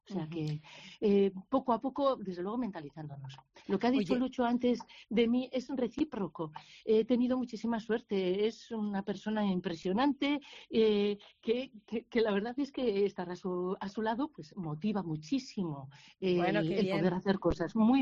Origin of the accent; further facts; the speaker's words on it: Ondarroa, Basque Country, Spain; Yo no soy de Bilbao, ya sabéis, trabajo en Bilbao desde hace muchísimos años, soy de Ondarroa.